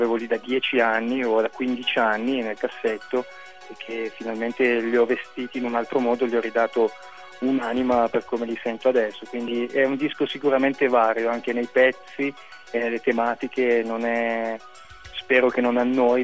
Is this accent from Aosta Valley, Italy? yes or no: yes; Aosta Valley, Italy; io sono valdostano e non so se si sa, ma noi qui in Valdosta abbiamo il primato di alcolismo